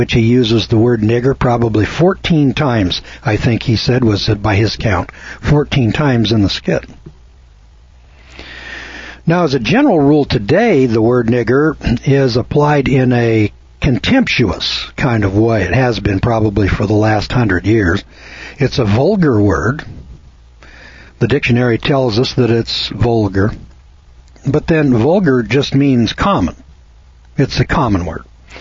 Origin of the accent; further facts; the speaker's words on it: Scotland, United Kingdom; You know, I'm a Scotsman